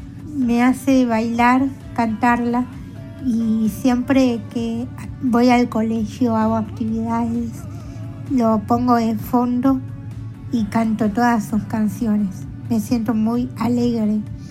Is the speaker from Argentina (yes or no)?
yes; Buenos Aires, Argentina; soy de Buenos Aires.